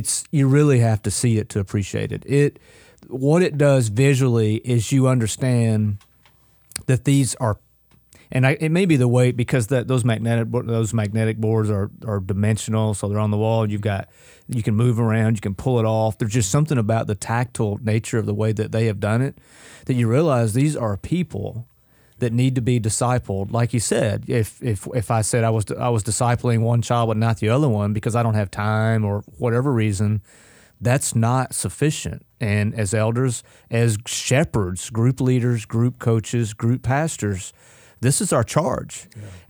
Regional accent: Georgia, United States; born there; I was born in South Georgia, so I've always been kind of partial to the Bulldogs.

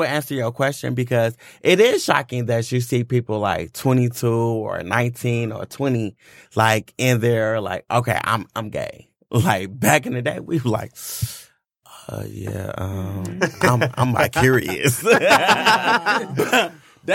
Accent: Inkster, Michigan, United States; Like, I was a dude from Inkster, Michigan.

